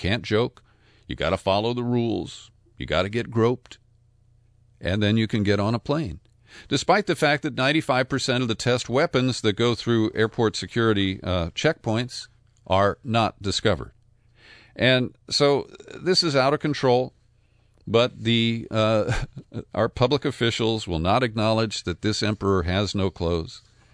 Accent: Cincinnati, Ohio, United States; at a retirement home in my hometown of Cincinnati

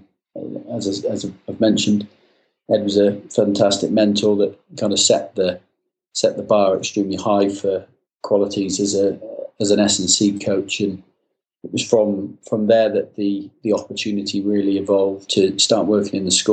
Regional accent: Gloucester, South West England, United Kingdom; Gloucester Rugby, which is the local professional team in my hometown.

